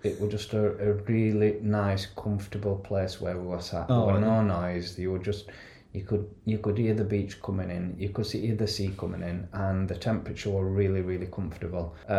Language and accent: English; Yorkshire and the Humber, United Kingdom; being Yorkshireman, we decided to go on slow boat.